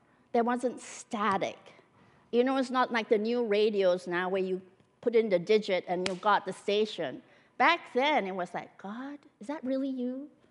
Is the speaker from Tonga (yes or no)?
no; Singapore; also born or lived in Malaysia; now in Canada; But I've never been in China except in my dreams. I was born in Malaysia. I grew up in Singapore.